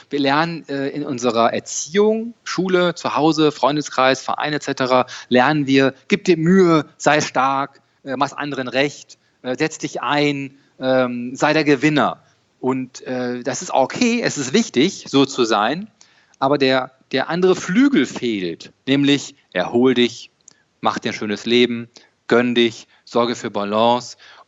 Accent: North Rhine-Westphalia, Germany; ich komme ja aus dem Ruhrgebiet hier, da hast du halt immer Stau zwischen 6.30 Uhr und 9.30 Uhr.

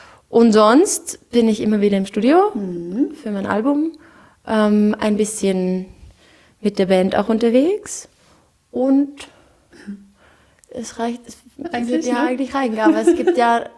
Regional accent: Austria; also born or lived in New York; Ein Lied ist im Dialekt, ich bin ja aus Österreich.

